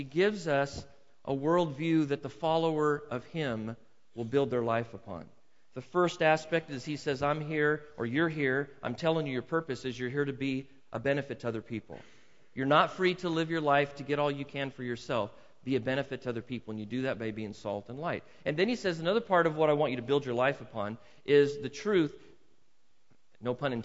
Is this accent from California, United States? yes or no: yes; California, United States; as soon as you say California, so where are you from? California.